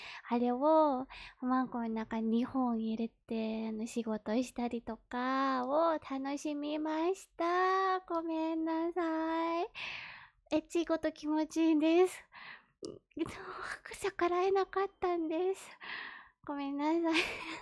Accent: Kanagawa, Japan; 出身地は神奈川です。年齢は24歳

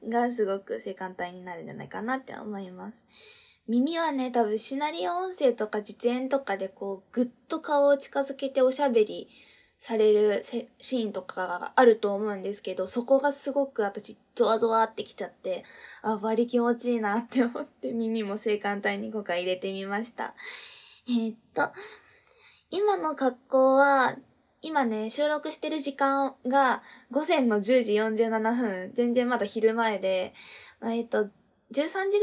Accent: Fukuoka, Japan; 出身地は福岡県です。今日もね、方言いっぱい出していいよって言われたので

